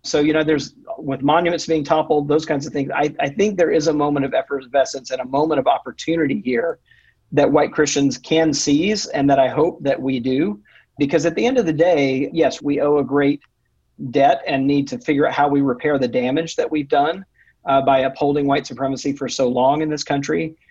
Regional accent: Mississippi, United States; even in my home state of Mississippi

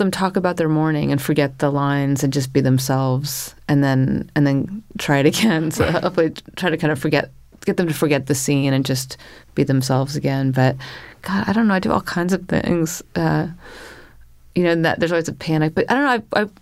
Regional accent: California, United States; now in New York City, United States; Yeah, I grew up in Northern California, but I...

